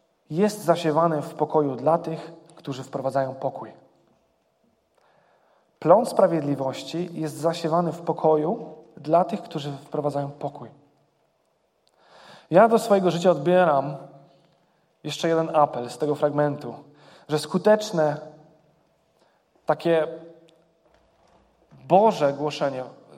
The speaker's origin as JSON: {"language": "Polish", "town": "Gorlice", "region": "Lesser Poland", "country": "Poland", "lives_now": "Kraków, Poland", "said": "Pochodzę z Gorlic, jak część z was wie, to jest małe miejsce w południowo-wschodniej Małopolsce. Tam stawiałem swoje pierwsze kroki jako osoba, która oddała swoje życie Bogu. Jakby tam w dalszym ciągu mieszkają moi rodzice."}